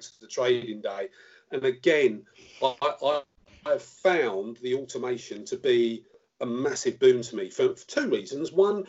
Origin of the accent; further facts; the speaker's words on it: London, United Kingdom; And for you to call me a northerner, when I'm born and bred in South London, I was mortified.